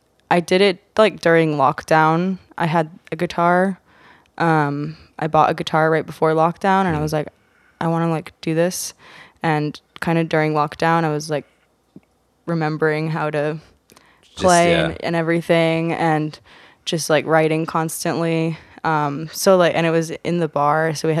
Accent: New York, United States; I'm from New York. Okay. I was born in Soho. We got evicted when I was like 5.

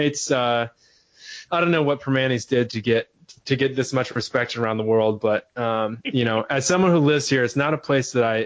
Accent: Michigan, United States; now in Pittsburgh, United States; And I come from Michigan, and in the middle of Michigan, which really is college sports country.

